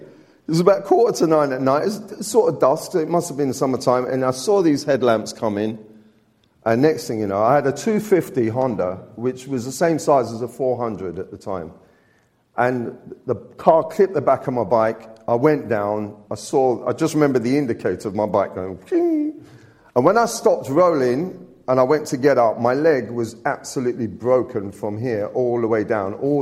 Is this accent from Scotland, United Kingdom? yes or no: no; Sheffield, Yorkshire and the Humber, United Kingdom; born there; you know, I was born in Sheffield.